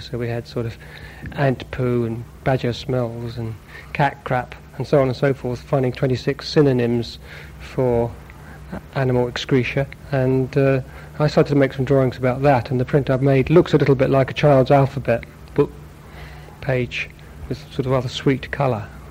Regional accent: Islington, London, United Kingdom; I'm not a country person. I was born in Islington. I've always lived in London.

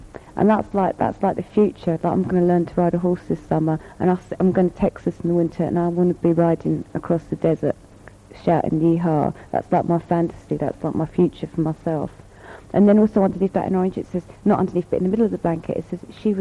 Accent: Margate, South East England, United Kingdom; accent: Margate; That's where my accent come from.

